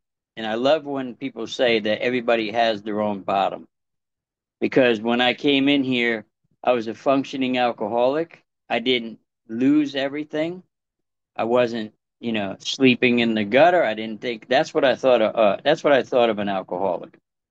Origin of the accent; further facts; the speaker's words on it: New York, United States; I'm from New York originally.